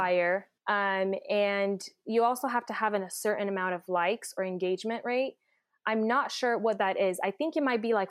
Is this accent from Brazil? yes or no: yes; Brazil; I grew up in Brazil, so money was very limited in my family.